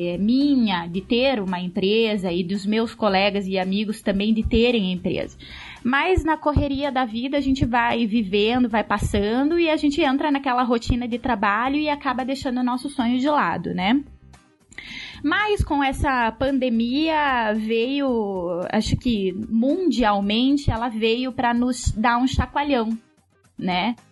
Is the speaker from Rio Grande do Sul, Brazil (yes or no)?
no; Curitiba, Paraná, Brazil; Eu, como curitibana, realmente vejo que...